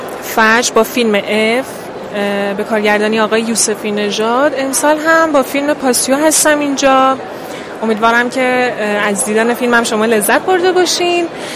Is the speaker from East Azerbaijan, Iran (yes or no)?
yes; Tabriz, East Azerbaijan, Iran; من تبریزم، اهل تبریز هستم، سکونت میکنم اونجا.